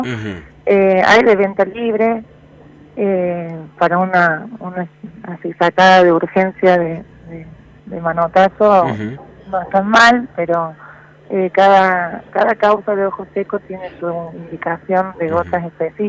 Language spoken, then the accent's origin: Spanish; Villa María, Córdoba, Argentina; Soy de Córdoba, Villa María.